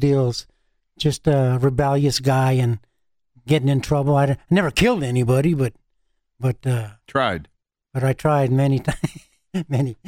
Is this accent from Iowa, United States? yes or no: no; Denver, Colorado, United States; also born or lived in Greeley, United States; I was born in Greeley, Colorado, and I was raised here in Denver. We moved when I was about 5 years old